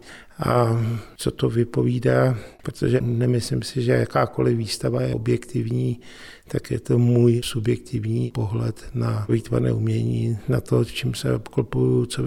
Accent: Hradec Králové Region, Czechia; also born or lived in Prague; přestože jsem se narodil v Praze, tak Když se mě někdo zeptá, odkud jsem, tak řeknu, jako, že jsem z Náchodska

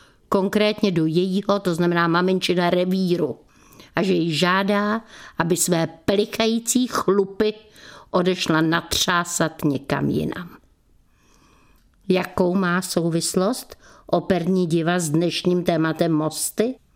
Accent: Prague, Czechia; Já jsem Pražačka. Narodila jsem se kdysi dávno v Praze, v březnu, na první jarní den, kdy ukrutně sněžilo. Bydleli jsme 10 let, 3 minuty od Vltavy, 2 minuty od Národního divadla.

